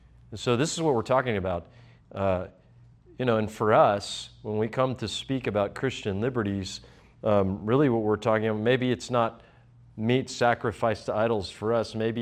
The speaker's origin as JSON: {"language": "English", "region": "Florida", "country": "United States", "said": "I am from Florida, so I run. I get cold a lot"}